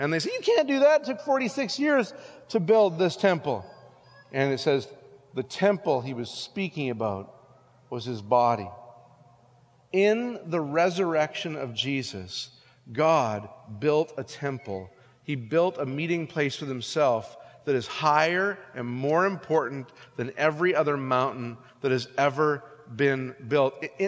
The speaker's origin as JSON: {"language": "English", "region": "Western Canada", "country": "Canada", "said": "Now, I'm from Western Canada, so I'm a little bit of a mountain snob."}